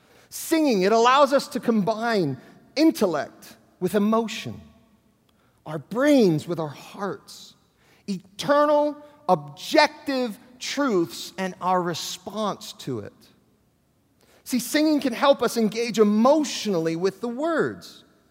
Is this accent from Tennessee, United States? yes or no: no; New York City, New York, United States; I was raised in New York City, and showing emotions, particularly in our environment, that wasn't really natural for me.